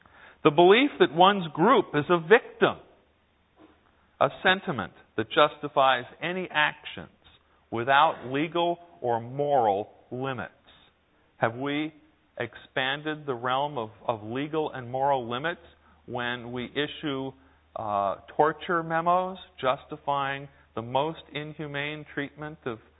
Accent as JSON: {"language": "English", "region": "New York", "country": "United States", "said": "I'm a New Yorker. You don't have to tell me."}